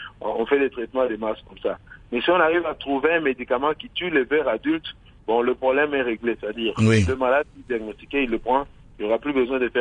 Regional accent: DR Congo; C'est des essais qui sont passés ici chez nous en RDC

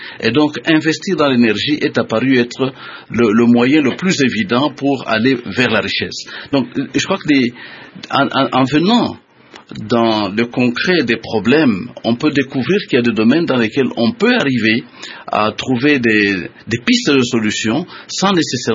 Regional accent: DR Congo; notamment chez nous en RDC

